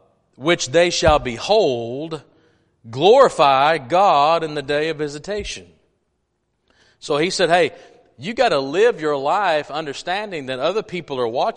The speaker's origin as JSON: {"language": "English", "region": "Texas", "country": "United States", "said": "Because I'm a redneck, I'm a Texan, I'm an American, I'm a Second Amendment. I am too."}